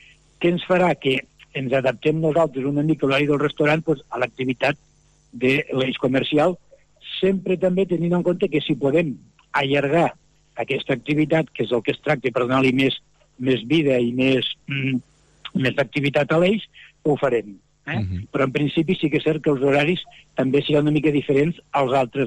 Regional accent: Lleida, Catalonia, Spain; bueno, els que som de Lleida, anem a l'eix comercial

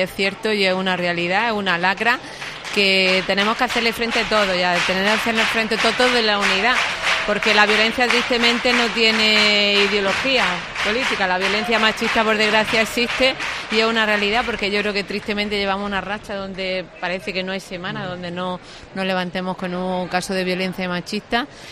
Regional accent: Almería, Andalusia, Spain; yo soy de Almería

